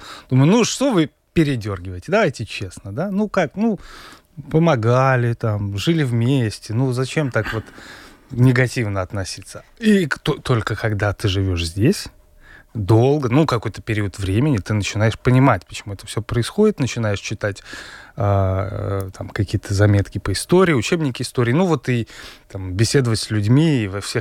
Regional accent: Pskov Oblast, Russia; Для меня был акцент с тем, что я из Псковской области.

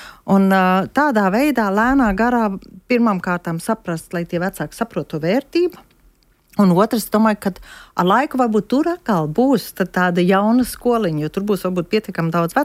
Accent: Germany; Nu, es varu teikt, ka es uzaugu Vācijā un es uzaugu vienā vidē, kur nebija latviešu.

